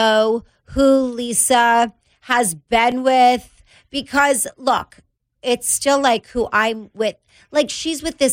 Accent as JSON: {"language": "English", "town": "Las Vegas", "region": "Nevada", "country": "United States", "tie": "born or raised there", "said": "I grew up in Vegas."}